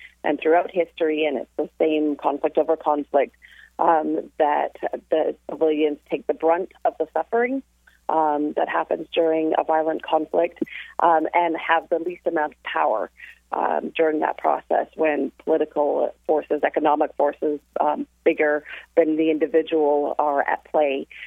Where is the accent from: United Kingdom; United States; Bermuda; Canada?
Canada; Victoria, British Columbia; As you said, I'm from Canada, specifically Victoria on Vancouver Island.